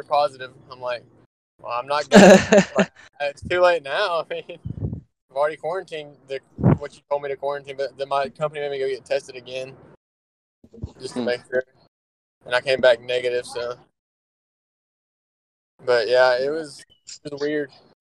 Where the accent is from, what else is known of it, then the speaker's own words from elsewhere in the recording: Alabama, United States; Where I'm from right now and then where my hometown is are two of the higher places for positive tests because nobody actually takes the shit seriously.